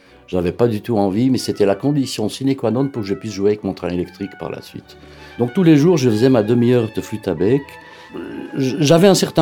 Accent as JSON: {"language": "French", "town": "Strasbourg", "region": "Grand Est", "country": "France", "tie": "born or raised there", "said": "J'habitais en France à l'époque. J'ai grandi à Strasbourg."}